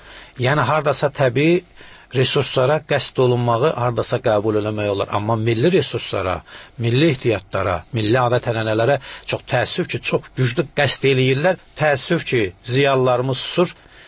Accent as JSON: {"language": "Azerbaijani", "region": "Shirvan", "country": "Azerbaijan", "tie": "born or raised there", "also_born_or_lived": "Shamakhi", "said": "Uşaqlığım daha çox Şirvanda. Mən, yəni biz 37-ci ildə sürgün olunmuşuq. Əslən, Şamaxlıyam mən. Amma bizi sürgün eləyiblər Arana"}